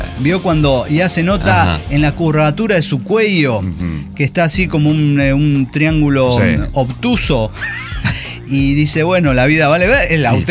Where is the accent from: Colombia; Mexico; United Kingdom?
Mexico; Mexico City; y yo me quedo tranquilo, como chilango que soy.